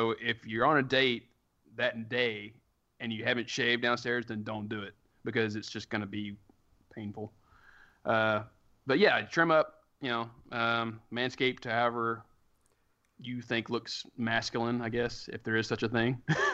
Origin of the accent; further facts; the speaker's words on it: Ireland; Like, I'm Irish.